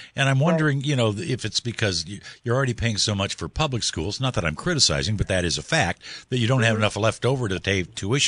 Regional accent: Midwest, United States; I come from the Midwest, you wouldn't think there'd be a lot of Catholic schools there, but there are.

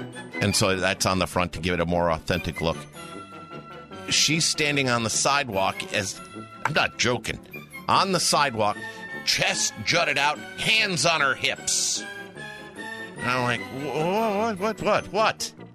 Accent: United States; I said, but I'm American.

